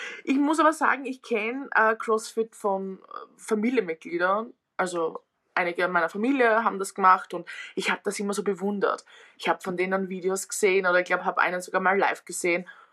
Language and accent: German; Vienna, Austria; accent: Austrian; Ich bin aus Österreich, aus der Nähe von Wien. Hört man vermutlich auch immer wieder am Akzent.